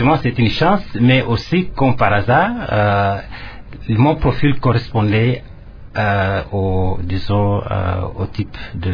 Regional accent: Lukula, Kongo Central, DR Congo; j'ai passé plutôt la plus grande partie de mon enfance à environ 70 km de là, à Lukula, qui est plutôt une petite ville ou un centre urbain.

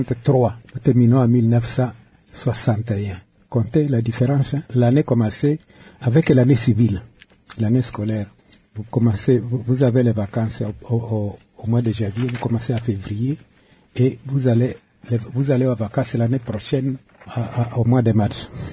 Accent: Lubero, North Kivu, DR Congo; Oui, on a grandi là-bas parce qu'à l'époque, on ne circulait pas beaucoup. On restait dans les sphères de ce territoire jusqu'à 1959.

